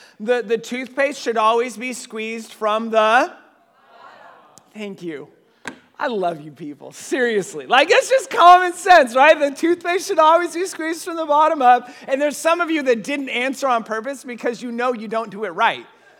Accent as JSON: {"language": "English", "region": "Washington", "country": "United States", "tie": "born or raised there", "said": "I grew up in Eastern Washington where like the weather changes and it stays changed, you know"}